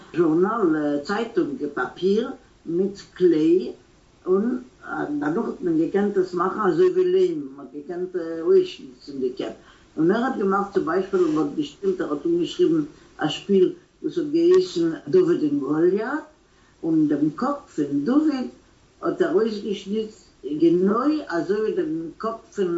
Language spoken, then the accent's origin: German; Malorita, Brest Region, Belarus; also born or lived in Gdańsk, Poland; Geboren bin ich da in Danzig, aber gelebt habe ich in Malorita, das ist eine Städte nicht weit in Brisk, Brest-Litovsk, Brisk.